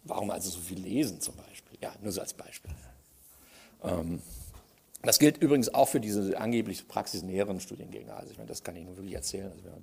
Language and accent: German; Frankfurt, Hesse, Germany; also ich komme aus Frankfurt